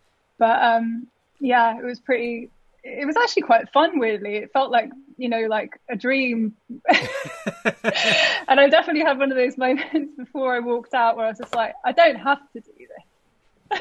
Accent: Trowbridge, South West England, United Kingdom; born there; I was born in Trowbridge, sunny Trowbridge.

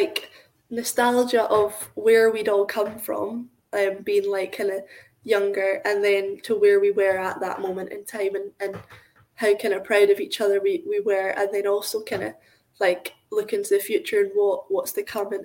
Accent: Scotland, United Kingdom; we're from Scotland and like the other side of the world, and they welcomed us like we're a family.

